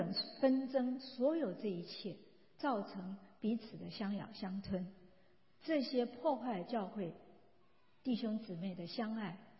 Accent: China; 还有我们中国人譬如说招亡魂、占卜、算命、风水、紫微斗数

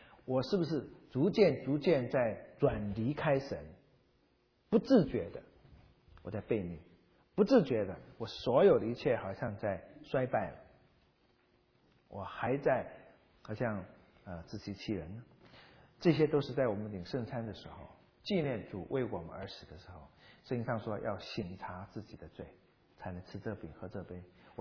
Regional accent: China; 不管你用以前我们中国人可以用竹子做、木头做

